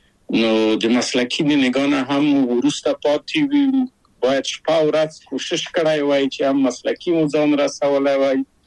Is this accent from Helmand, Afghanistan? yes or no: no; Kabul, Afghanistan; moved away as an adult; now in Czech Republic; او زه له کابل په یو دولتي بورس چکسلواکیا ته راغلم.